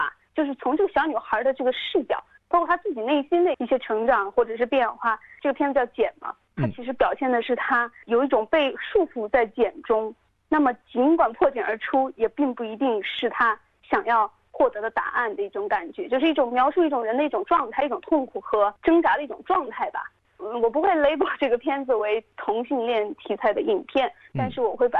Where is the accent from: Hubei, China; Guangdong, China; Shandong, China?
Hubei, China; Wuhan; moved away; 前年2016年夏天的时候回国，在我的家乡武汉拍摄的。